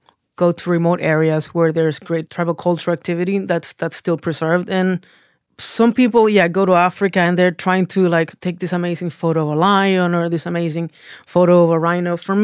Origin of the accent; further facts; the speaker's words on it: Puerto Rico; now in New York, United States; I am from Puerto Rico. I'm a cinematographer here in New York City.